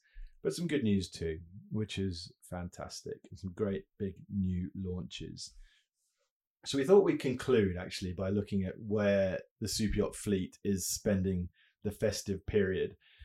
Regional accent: Australia; I know I don't sound it, but I am actually Australian.

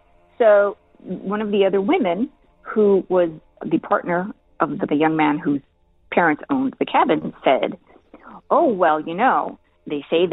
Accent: El Paso, Texas, United States; I was born and raised in El Paso, Texas.

